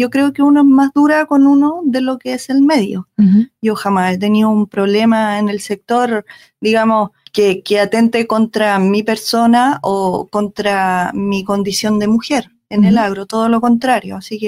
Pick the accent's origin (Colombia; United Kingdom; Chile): Chile; Pitrufquén, Araucanía; also born or lived in Valdivia; yo nací en Valdivia, pero me crié en Pitrufquén, cerca de Temuco. Mi familia ahí son empresarios, yo vengo de una familia que son más bien comerciales, pero siempre ligado al área agrícola.